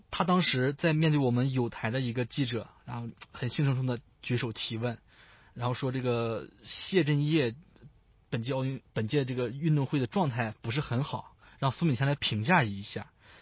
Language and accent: Chinese; China; 证明了我们中国人行，我们亚洲人行。然后到了2008年的时候，我已经不是小孩了，是个少年了，我当时在上初中